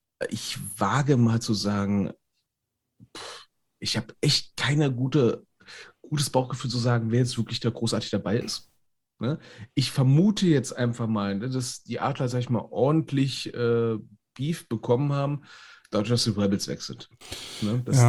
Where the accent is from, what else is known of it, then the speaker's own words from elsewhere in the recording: Berlin, Germany; Ich als Berliner war sehr, sehr traurig.